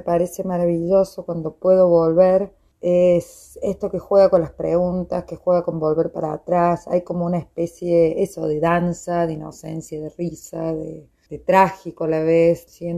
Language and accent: Spanish; Córdoba, Argentina; como cordobés y como argentina, tienen un sentido muy, muy querido, profundo, de identidad.